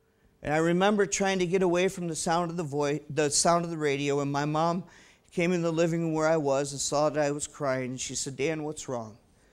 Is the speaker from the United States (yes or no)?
no; South Korea; Growing up in South Korea, I was a soccer player.